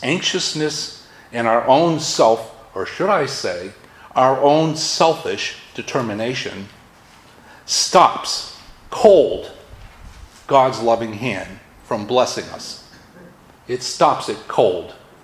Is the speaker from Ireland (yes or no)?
no; Massachusetts, United States; accent: Massachusetts; I'm using my Massachusetts accent now, I'm sorry.